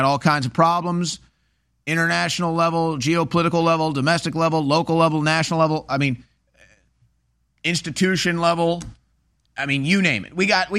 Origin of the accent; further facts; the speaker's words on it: United States; I'm an American.